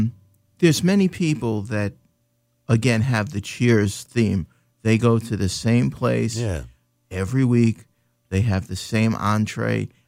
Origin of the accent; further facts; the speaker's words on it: Oceanside, New York, United States; So I grew up in Oceanside. Island Park was the next town over.